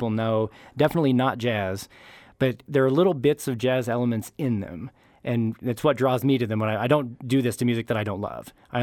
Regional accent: Austin, Texas, United States; also born or lived in New York; I grew up in Austin also, so that's like, you know, that's where I'm from. So it was easy to go to North Texas.

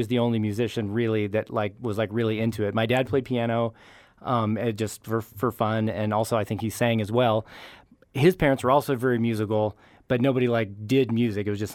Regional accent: Austin, Texas, United States; also born or lived in New York; I grew up in Austin also, so that's like, you know, that's where I'm from. So it was easy to go to North Texas.

